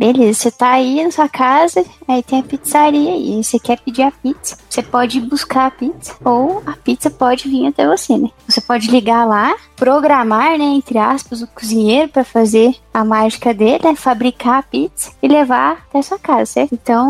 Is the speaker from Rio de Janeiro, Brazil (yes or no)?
no; Guaxupé, Minas Gerais, Brazil; Eu sou mineira, lá de Minas Gerais. Então, se acontecer de eu falar alguma coisa muito caipira, vocês não reparam, se falar um merge pra vocês. Então, bom, eu vim lá de Guaspé, né? É uma metrópole enorme, assim, é muito desenvolvida.